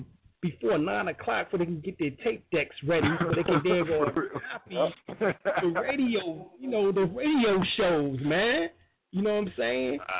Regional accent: New York, United States; I was raised in New York, so, you know, 9, 10 o'clock that night, you know, Mr. Magic, Red Alert, everybody is on

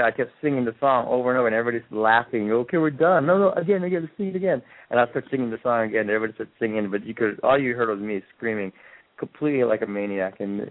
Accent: Hawaii, United States; You know, being Hawaiian is part of our culture. Music is everybody in Hawaii sings.

